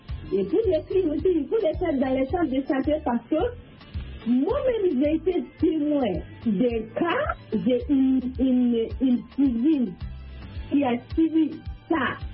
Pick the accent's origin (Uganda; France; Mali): Mali; Oui, chez nous au Mali, cette affaire a suscité beaucoup de problèmes entre le gouvernement et la population.